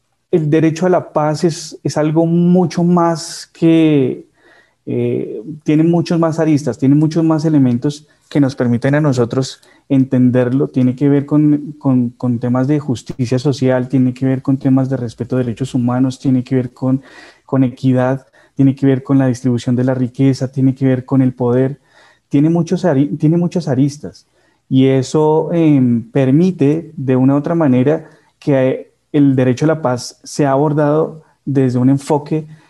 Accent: Colombia; en cada uno de nosotros como colombianos y ciudadanos de este país

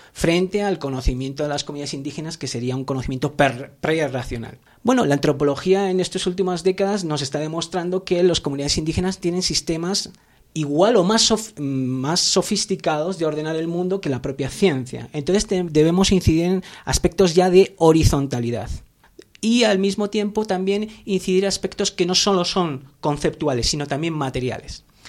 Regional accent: Basque Country, Spain; moved away as an adult; also born or lived in United Kingdom; yo vengo del País Vasco, he estado trabajando en áreas vinculadas a la epistemología, a la filosofía de la ciencia

